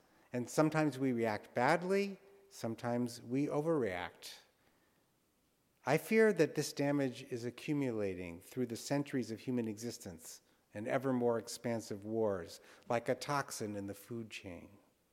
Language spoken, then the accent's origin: English; California, United States; The Shannon never steamed under the famous bridge that I grew up loving in the Bay Area.